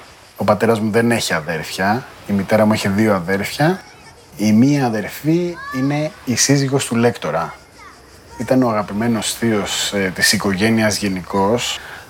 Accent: Kalamata, Peloponnese, Greece; moved away as an adult; now in Athens, Greece; Αναγκαστικά έφυγα από την Καλαμάτα και πήγα στην Αθήνα.

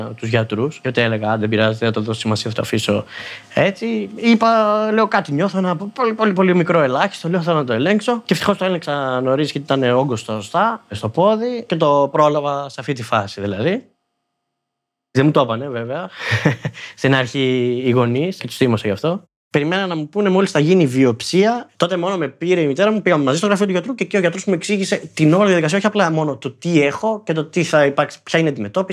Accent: Volos, Thessaly, Greece; born there; Είμαι 34 μισό χρόνο, τώρα θα γίνω 35. Το 87 γεννήθηκα στο Βόλο

